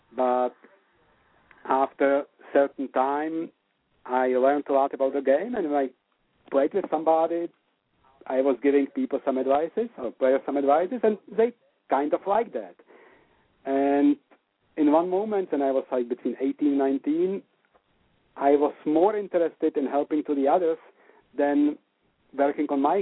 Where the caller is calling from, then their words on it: Switzerland; English is a second language; Here I am from Switzerland.